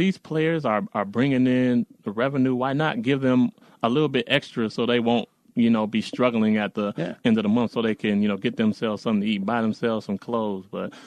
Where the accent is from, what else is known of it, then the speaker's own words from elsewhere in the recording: Chicago, Illinois, United States; Well, I'm from Chicago.